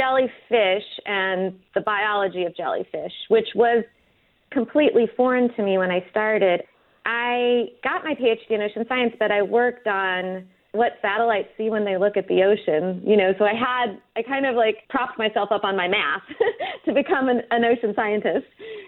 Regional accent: St. Louis, Missouri, United States; I grew up in St. Louis, so I'm a Midwestern girl

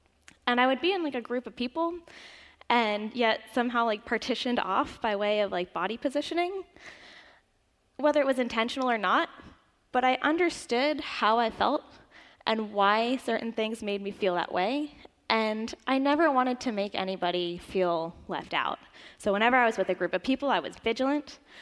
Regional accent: Sebastian, Florida, United States; It was in the small town of Sebastian, Florida, that I was born and raised on an ashram

